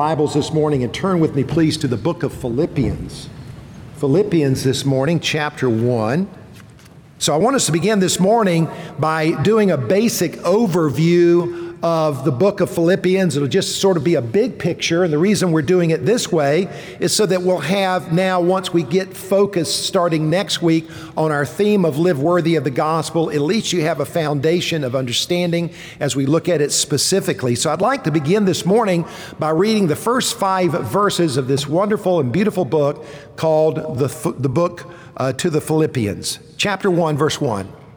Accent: Columbia, South Carolina, United States; I grew up in Columbia, not far from here

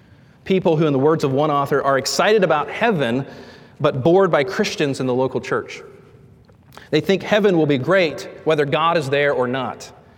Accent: Pittsburgh, Pennsylvania, United States; because I grew up in the Pittsburgh area, everybody was a Steelers fan.

